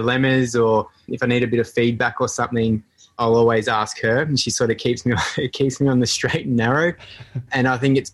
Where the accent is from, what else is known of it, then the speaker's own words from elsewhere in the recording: Victoria, Australia; moved away as an adult; So we've moved up to the Kimberleys in Northwest WA about 8 years ago. We needed a bit of a tree change. Originally grew up in country Victoria.